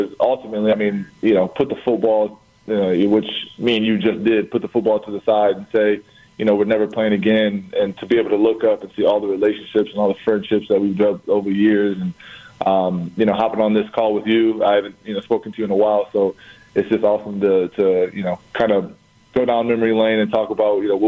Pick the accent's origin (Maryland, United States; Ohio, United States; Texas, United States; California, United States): Ohio, United States; Well, I grew up in Big Ten country, growing up in Ohio